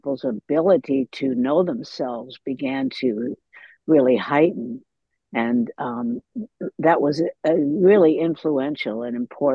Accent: East Coast, United States; Well, I was a wanderer from the East Coast

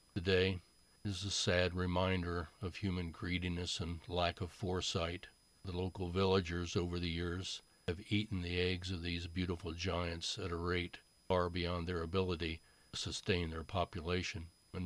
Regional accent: Indiana, United States; As a boy growing up in Indiana, I heard rumors that there really were places we could call tropical paradises.

